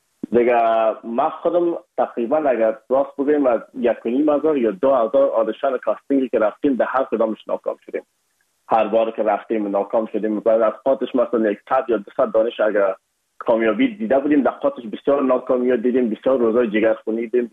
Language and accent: Persian; Afghanistan; ما از افغانستان هستیم یکمک لهجه و فرق داشت.